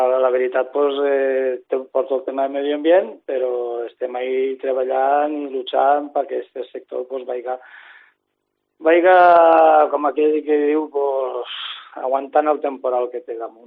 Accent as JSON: {"language": "Catalan", "town": "Silla", "region": "Valencian Community", "country": "Spain", "said": "en això tenim els mòbils perquè som de Silla Pinyiscola i ens coneixem tots"}